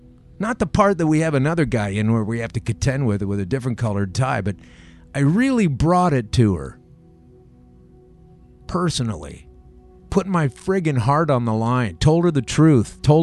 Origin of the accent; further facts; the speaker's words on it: Canada; I'm Canadian, as you may know.